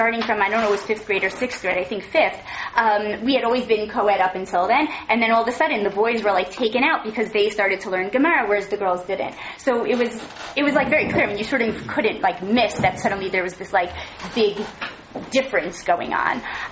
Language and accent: English; Highland Park, New Jersey, United States; I grew up in Highland Park, New Jersey. Don't know if anybody else did, but I went to RPRY.